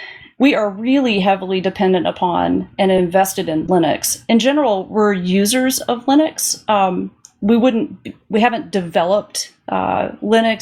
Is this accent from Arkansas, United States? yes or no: yes; Little Rock, Arkansas, United States; Yeah, I grew up mainly in Little Rock, Arkansas.